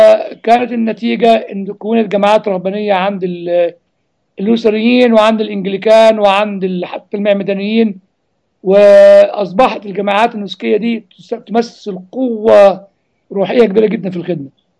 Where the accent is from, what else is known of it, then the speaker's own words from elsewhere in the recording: Egypt; هذا الكلام كان أول من اكتشفوا وكتبوا وقالوا عندنا في مصر اتنين